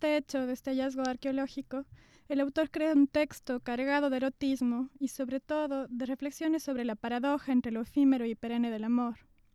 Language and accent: Spanish; Cuenca, Azuay, Ecuador; yo no soy de Ambato, yo soy cuencana, una ciudad de la sierra también de Ecuador.